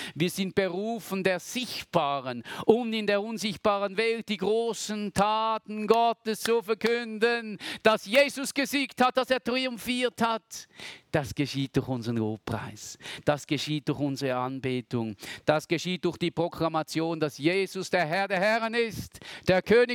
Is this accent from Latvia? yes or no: no; Switzerland; soweit ist es noch nicht ganz bei uns in der Schweiz